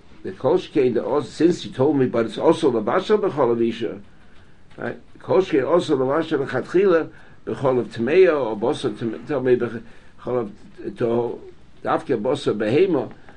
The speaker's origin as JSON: {"language": "English", "town": "New York City", "region": "New York", "country": "United States", "tie": "born or raised there", "said": "I grew up on the Lower East Side. I don't know of a single family that didn't have that menu for Thursday night."}